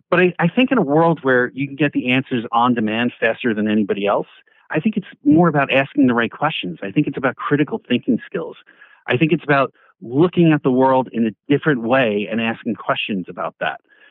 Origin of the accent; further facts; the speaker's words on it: New York, United States; accent: New York; My New York accent can butcher that word sometimes.